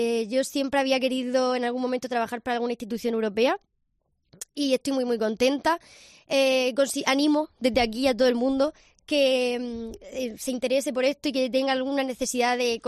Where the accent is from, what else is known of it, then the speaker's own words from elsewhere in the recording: Spain; en mi caso porque yo soy española